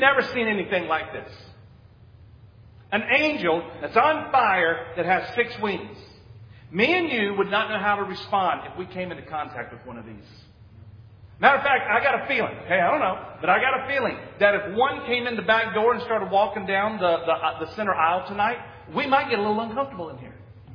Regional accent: North Carolina, United States; And we hunted as we were growing up in North Carolina.

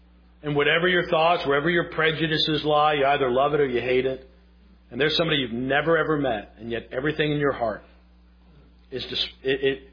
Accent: Connecticut, United States; now in Virginia, United States; When I moved to Virginia from Connecticut, I got called the N-word. Because I was from the dreaded North.

